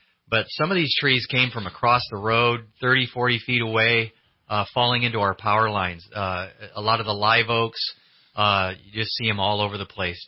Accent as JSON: {"language": "English", "region": "Iowa", "country": "United States", "said": "Yeah, I come from North Iowa, just south of Minnesota."}